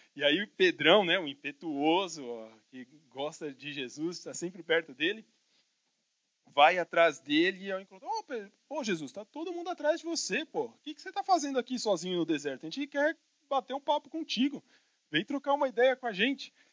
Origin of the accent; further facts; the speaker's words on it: São Paulo, Brazil; Sou paulistano, meu, e já terceira geração, então gosto da nossa cidade.